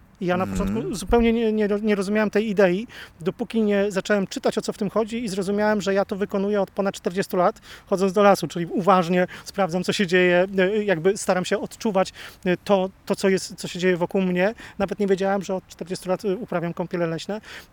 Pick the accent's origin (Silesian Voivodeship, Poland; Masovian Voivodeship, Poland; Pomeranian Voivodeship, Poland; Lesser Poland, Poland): Pomeranian Voivodeship, Poland; Gdynia; Czasami ludzie się śmieją, że ja chyba stamtąd w ogóle pochodzę, ale nie, jestem z Gdyni.